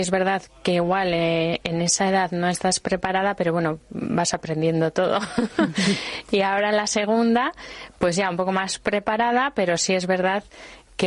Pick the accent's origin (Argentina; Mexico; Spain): Spain; Basque Country; Aunque seamos guipuzcoanos y tenemos que decir que somos de la Real, ¿no?